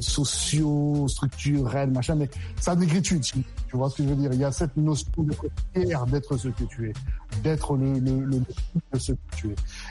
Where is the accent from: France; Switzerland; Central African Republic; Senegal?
Central African Republic; born there; même si c'est vrai que je suis né en République centrafricaine, que je m'identifie, comme on dit en anglais, I identify as a black man with no melanin, la réalité reste la suivante. Ma peau reste blanche.